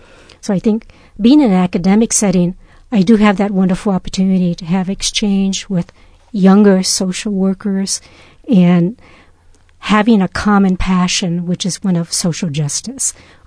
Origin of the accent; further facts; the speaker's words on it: Los Angeles, California, United States; I grew up in Los Angeles.